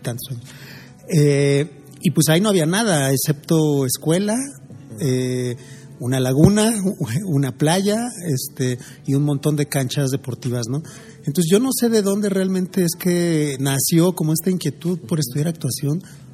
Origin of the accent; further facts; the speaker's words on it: Mexico City, Mexico; also born or lived in Baja California; No, yo soy de la Ciudad de México. Uh-huh. Mi familia es de Veracruz. También estuve viviendo en Baja California Norte unos años.